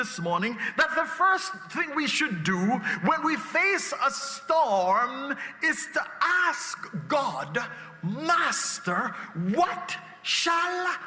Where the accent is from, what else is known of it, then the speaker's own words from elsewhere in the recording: Jamaica; moved away as an adult; I grew up in Jamaica, a country that's right center in the hurricane zone. But in the 22 years I lived in Jamaica